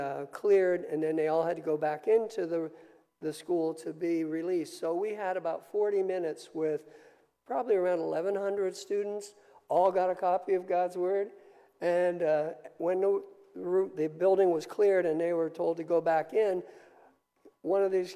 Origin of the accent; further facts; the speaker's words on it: Pennsylvania, United States; But here, mostly, I'm from Berks County.